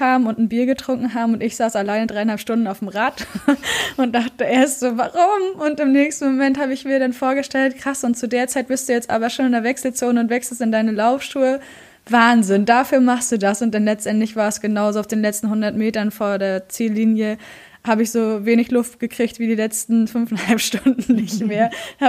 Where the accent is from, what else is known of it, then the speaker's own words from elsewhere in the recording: Mecklenburg-Vorpommern, Germany; da in meinem Heimatbundesland Mecklenburg-Vorpommern, da nimmt das schon auch zu.